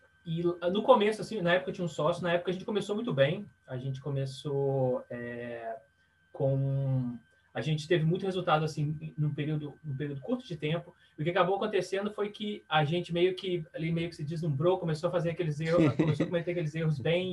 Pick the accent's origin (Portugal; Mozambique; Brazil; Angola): Brazil; Conselheiro Lafaiete, Minas Gerais; now in Dublin, Ireland; Eu sou do interior de Minas, na verdade, de uma cidade chamada Conselheiro Lafaiete. Mas eu moro há 7 anos, quase 8, na verdade, em Dublin, na Irlanda.